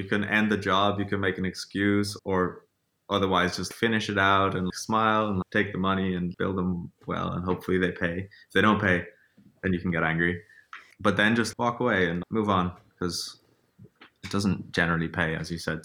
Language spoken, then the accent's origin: English; Ireland; moved away as an adult; now in Amsterdam, Netherlands; So I came over from Ireland to work for an ad agency, which I found literally just searching because I was like, I need to get a job, want to move to Amsterdam, found the ad agency.